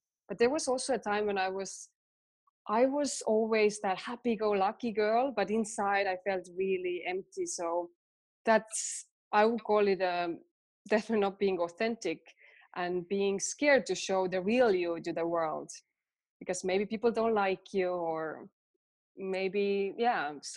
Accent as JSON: {"language": "English", "country": "Estonia", "accent": "Estonian", "second_language": "English", "said": "By the way, I'm still having troubles pronouncing it. It's my Estonian accent."}